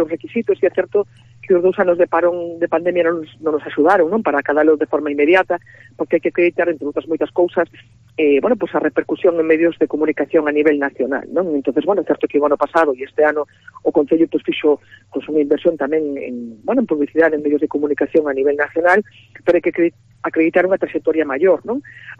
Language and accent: Galician; Paradela, Galicia, Spain; eu son veciña de Paradela e recordo a Semana Santa desde que era nena.